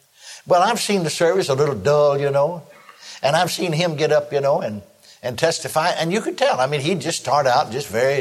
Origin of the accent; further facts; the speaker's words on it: McKinney, Texas, United States; I was back home there in my hometown of McKinney, Texas